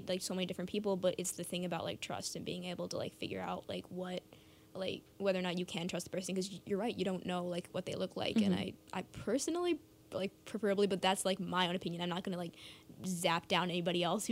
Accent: India; first language Telugu; English is a second language; well, I'm Indian if you didn't catch that, but there is like this website from my language. My language is Telugu

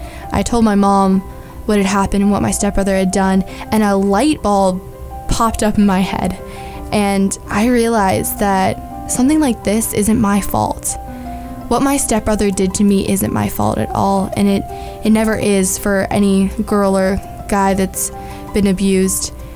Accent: Indiana, United States; also born or lived in Washington, D.C.; So when I was little, my parents got divorced and we moved to Indiana from Washington, D.C.

